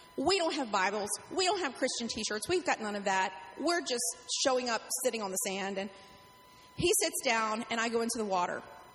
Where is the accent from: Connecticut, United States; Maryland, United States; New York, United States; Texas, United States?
Maryland, United States; Baltimore; I am originally from Baltimore.